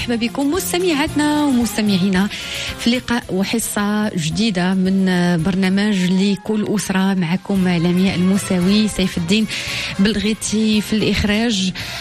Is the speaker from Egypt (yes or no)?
no; Morocco; ومرة أخرى بصراحة بينا على كيف ما كنقولوا المعدن النقي ديالنا احنا كمغاربة.